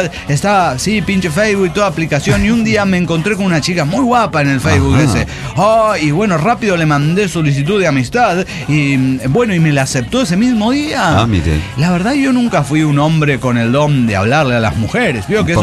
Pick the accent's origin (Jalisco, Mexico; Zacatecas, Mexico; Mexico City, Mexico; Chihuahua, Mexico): Chihuahua, Mexico; Delicias; de Delicias, Chihuahua.